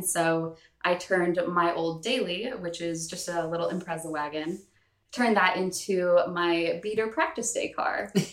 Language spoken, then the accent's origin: English; California, United States; moved away as an adult; now in Washington, United States; So I am actually originally from California. My fiance moved up to Washington for work